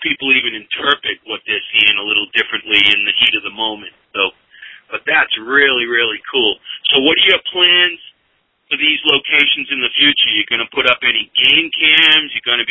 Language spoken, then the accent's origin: English; Massachusetts, United States; the only berry that counts is the cranberry, Marco. I'm from Massachusetts.